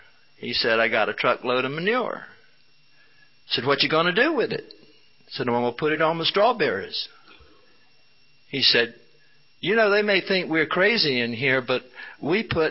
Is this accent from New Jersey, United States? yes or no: no; North Carolina, United States; the mountains of my home state of North Carolina